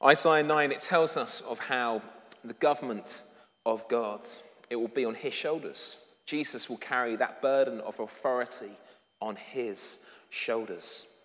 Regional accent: England, United Kingdom; Just to use a very English phrase, I am English after all

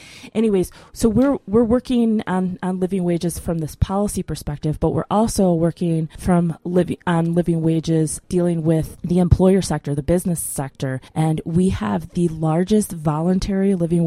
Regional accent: Cleveland, Ohio, United States; now in Asheville, United States; I'm from Cleveland, Ohio, okay, originally.

